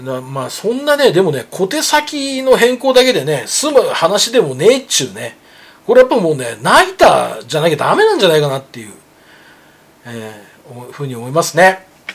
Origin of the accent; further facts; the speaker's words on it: Nemuro, Hokkaido, Japan; 私の実家がね、北海道の根室というところなんですけどね、